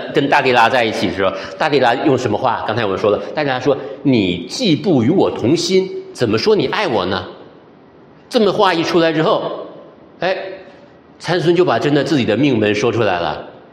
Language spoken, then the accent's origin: Chinese; Northeast China, China; accent: Northeastern; 我们东北话，对不对？